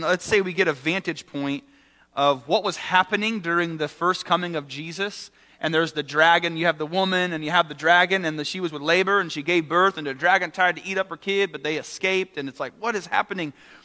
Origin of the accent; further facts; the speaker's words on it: Crawfordsville, Indiana, United States; born there; I was born in Crawfordsville, Indiana. Pretty exciting. Montgomery County.